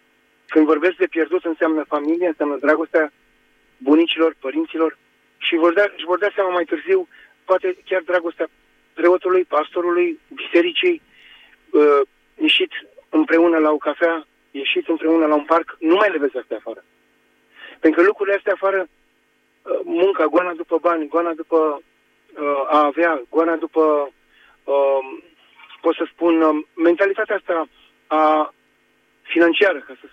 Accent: Romania; noi totuși am crescut într-o frică de Dumnezeu. Vorbesc în general ca români

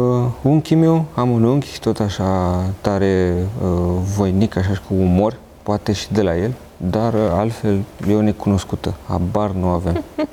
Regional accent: Bucharest, Romania; poate și pentru că am copilărit în Rahova, limbajul la mine era mai accesibil

